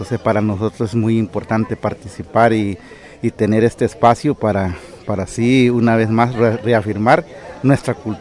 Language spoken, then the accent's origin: Spanish; Cabagra, Puntarenas, Costa Rica; vengo del territorio indígena de Yevamidí, conocido como Cabagra. Venimos hoy a participar como bribri, como buen bribri, ¿verdad?